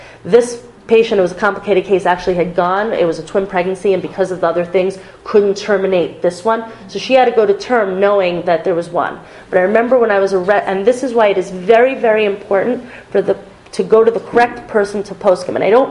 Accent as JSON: {"language": "English", "region": "New Jersey", "country": "United States", "tie": "born or raised there", "said": "I mean, I grew up in New Jersey. They literally came to all the high schools and they test"}